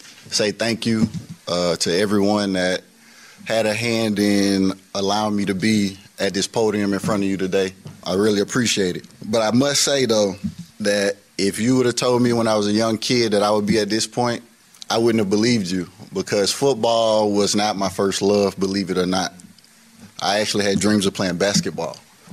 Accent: Port Allen, Louisiana, United States; So I definitely have to shout out, you know, my hometown of Port Allen.

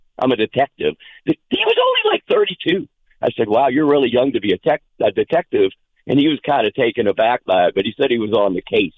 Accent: West Virginia, United States; you got to remember, Chris, I'm from West Virginia, so Manchin and Sinema all the time.

